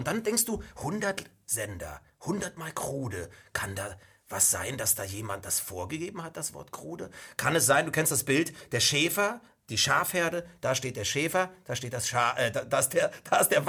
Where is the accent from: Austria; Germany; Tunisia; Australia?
Germany; East Germany; Ich komme aus der DDR